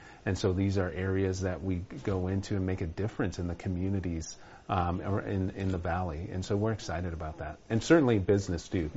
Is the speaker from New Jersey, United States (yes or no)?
no; California, United States; also born or lived in New York; So I was born in New York, but grew up in Southern California. So I can consider SoCal my home.